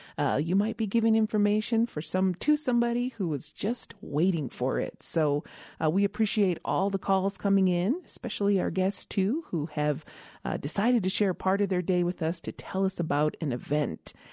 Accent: New Mexico, United States; from Meseta Pueblo

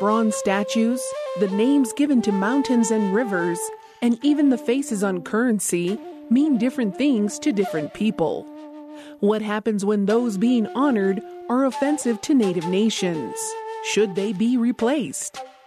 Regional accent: Isleta Pueblo, New Mexico, United States; from Isleta Pueblo.

